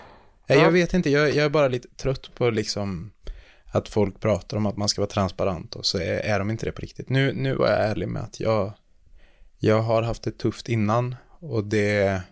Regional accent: Sunne, Värmland, Sweden; Man byter skola i Sunne där jag växte upp.

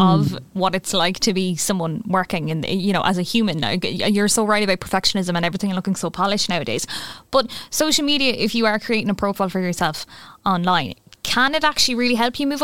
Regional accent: Ireland; which us as Irish people hate?

